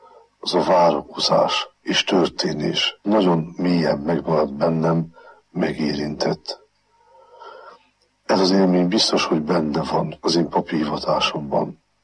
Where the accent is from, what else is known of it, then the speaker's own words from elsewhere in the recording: Szekszárd, Tolna, Hungary; Szekszárdon nevelkedtem, szüleim, nagyszüleim, nagynénik világa volt az, akiktől megkaphattam a hitet.